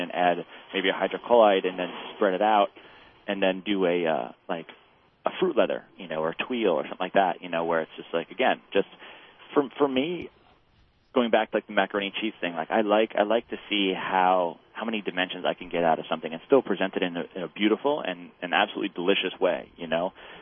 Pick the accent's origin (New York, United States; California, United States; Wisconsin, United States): New York, United States; I grew up in the Catskills, so I get to visit these, you know, these farmers every time I go upstate and visit my family and stuff